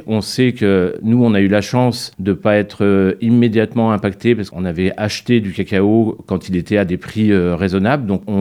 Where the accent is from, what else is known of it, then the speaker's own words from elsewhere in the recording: Ligny-en-Barrois, Grand Est, France; moi je suis originaire de Lorraine, hein, j'ai grandi dans une petite ville qui s'appelle Lignan-Barrois